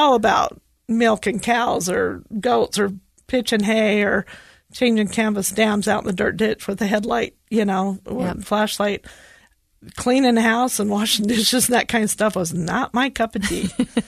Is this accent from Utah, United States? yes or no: yes; Hinckley, Utah, United States; So I grew up in Hinckley in Millard County. So it's just west of Delta.